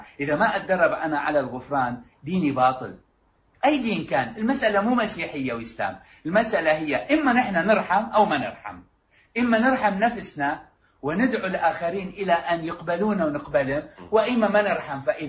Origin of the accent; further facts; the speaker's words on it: Iraq; عندنا بالعراق مياه أكثر من كل المنطقة حوالينا، عندنا نفط أكثر من أي دولة بالعالم